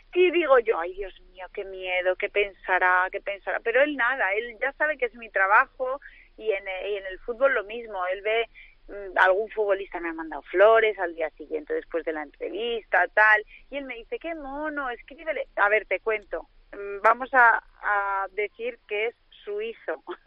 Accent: León, Castile and León, Spain; ya, pero yo soy de León. Entonces tampoco pega nada, ¿me entiendes?

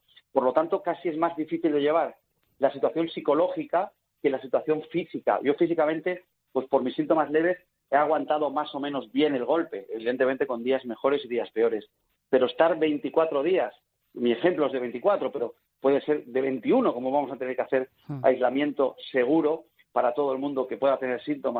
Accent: Spain; yo soy probablemente el español más feliz de estar en casa.

